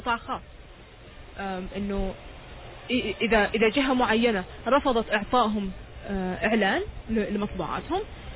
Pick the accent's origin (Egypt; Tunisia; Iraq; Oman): Oman; عندنا في عمان